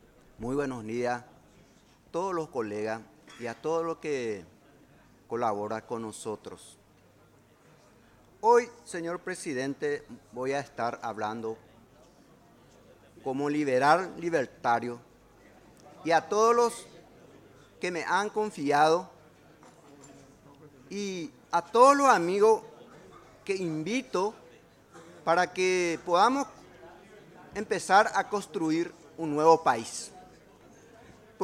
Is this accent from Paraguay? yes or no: yes; Paraguay; Y eso tenemos que hacer como paraguayo, como patriota, juntarnos todos y decir basta